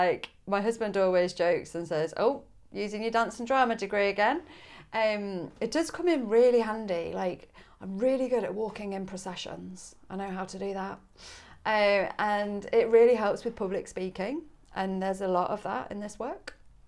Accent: Coventry, West Midlands, United Kingdom; accent: Yorkshire; also born or lived in West Yorkshire; But I was actually born in the Midlands, in Coventry, and then gradually moved north. So next I was in West Yorkshire for about 10 years. And then I was on the northeast coast in a little town called Hartlepool.

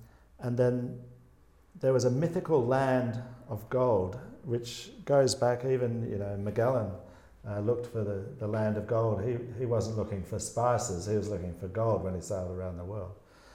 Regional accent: Alfred Cove, Western Australia, Australia; also born or lived in South Perth; I was born in South Perth and grew up in Alfred Cove in Latham Street.

